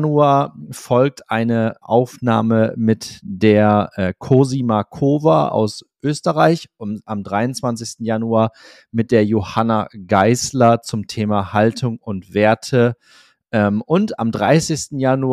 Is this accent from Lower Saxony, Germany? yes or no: yes; Cloppenburg, Lower Saxony, Germany; Bei mir in meiner Heimatstadt Kloppenburg sagen wir dann gerne Sass Neujahr. Das ist Plattdeutsch